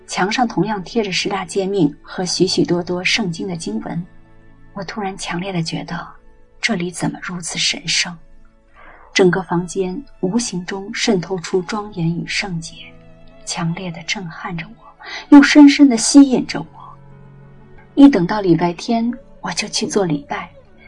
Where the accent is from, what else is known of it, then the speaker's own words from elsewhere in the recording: Zhejiang, China; 60年代，我出生在中国一个江南小镇，父母亲都是老革命，家里头从来没有任何宗教影响。